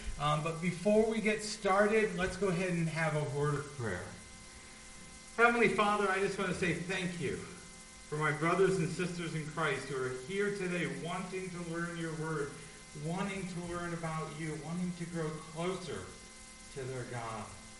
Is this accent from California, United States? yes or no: no; Holiday, Florida, United States; We are from Holiday, Florida. It's in the Tampa Bay area. My house is 950 feet from the Gulf of Mexico.